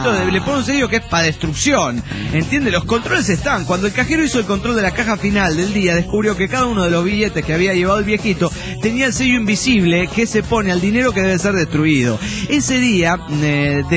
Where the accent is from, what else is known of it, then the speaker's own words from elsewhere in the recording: Ibarra, Imbabura, Ecuador; de Ibarra, Ecuador.